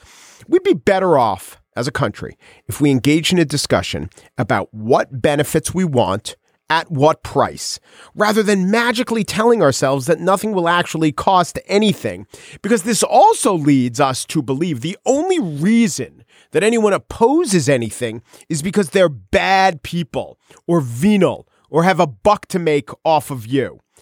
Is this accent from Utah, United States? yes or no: no; New York, United States; So I'm from Long Island